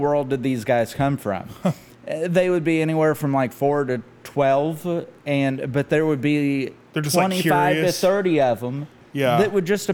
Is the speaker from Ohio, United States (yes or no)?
yes; Columbus, Ohio, United States; I grew up in Columbus, joined the Army when I was 18.